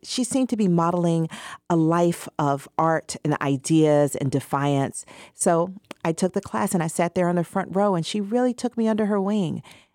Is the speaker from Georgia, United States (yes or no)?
yes; Atlanta, Georgia, United States; I grew up on the southwest side of Atlanta. I went to Benjamin Mays High School. I graduated from Spelman College. Like, I am completely an Atlanta person.